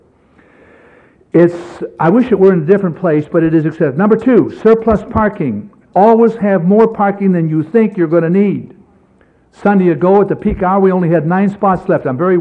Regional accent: Pittsburgh, Pennsylvania, United States; also born or lived in New York; It's just part of growing up in Pittsburgh and New York.

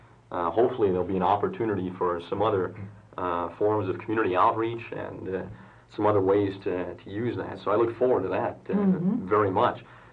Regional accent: Eldora, Iowa, United States; My ordination is going to be in my hometown in Iowa, in Eldora, Iowa

